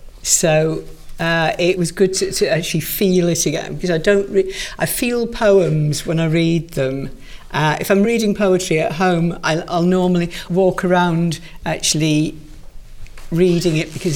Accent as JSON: {"language": "English", "town": "Rhondda", "region": "Wales", "country": "United Kingdom", "tie": "born or raised there", "said": "The Rhondda"}